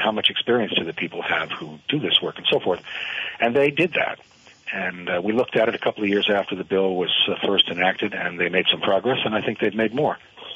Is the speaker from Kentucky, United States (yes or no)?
no; Connecticut, United States; now in Vermont, United States; I'm a Flatlander. I grew up mostly in Connecticut and then lived a number of other places.